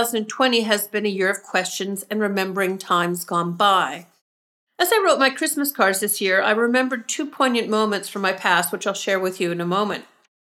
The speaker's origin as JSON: {"language": "English", "town": "Vancouver", "region": "British Columbia", "country": "Canada", "tie": "born or raised there", "moved": "yes", "said": "Next month, it'll be 2 years since I've been back to my hometown of Vancouver. And that is the longest I've been away from Canada since I left some 18 years ago."}